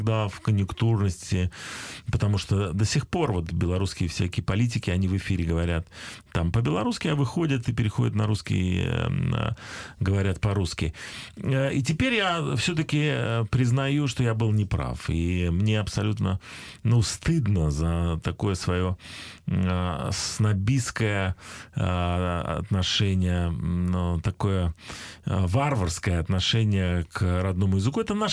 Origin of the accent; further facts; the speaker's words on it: Belarus; И у нас до сих пор, кстати, мы спорим, кто мы. Мы литвины или мы белорусы?